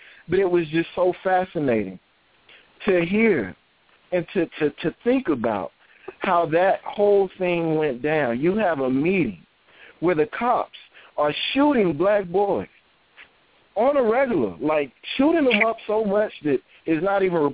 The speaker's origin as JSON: {"language": "English", "town": "Tallahassee", "region": "Florida", "country": "United States", "tie": "born or raised there", "said": "there was a rash of shootings in my hometown, Tallahassee, Florida."}